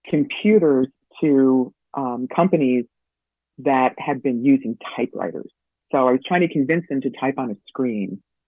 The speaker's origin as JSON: {"language": "English", "region": "New York", "country": "United States", "tie": "born or raised there", "said": "My parents were Holocaust survivors. I grew up in Lower Westchester, where there weren't many people like me or kids like me that had parents that had survived the war."}